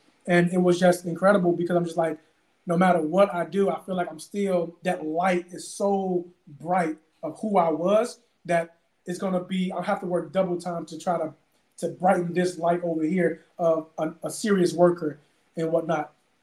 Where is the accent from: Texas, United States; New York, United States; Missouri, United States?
Missouri, United States; St. Louis; you know, I'm a kid from St. Louis. I just used that … French sommelier stuff to get the door. … from St. Louis.